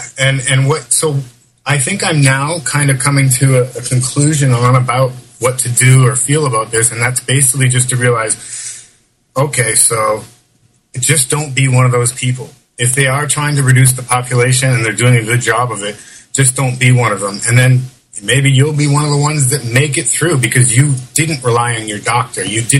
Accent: Canada; I'm from Canada. I was raised in a decent, you know, I don't want to say Christian home

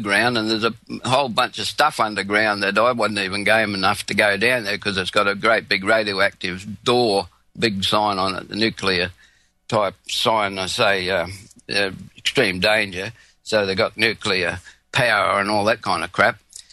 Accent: Australia; The only Aussie on each shift of all these Americans, my kids sounded like Californians.

